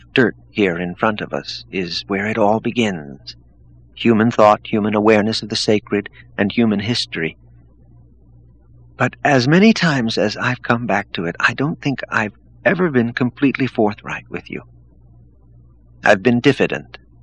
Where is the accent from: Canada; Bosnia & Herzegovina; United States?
United States; Great Plains; I grew up out in the Great Plains, Jared, but it's not all cornfields, even today.